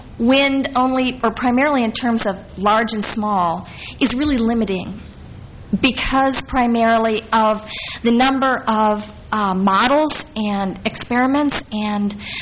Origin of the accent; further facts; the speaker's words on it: Florence Township, Minnesota, United States; I'm from Southern Goodhue County, Florence Township